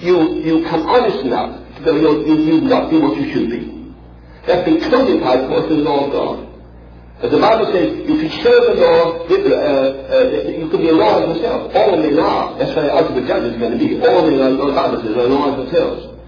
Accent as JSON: {"language": "English", "region": "England", "country": "United Kingdom", "said": "I'm English."}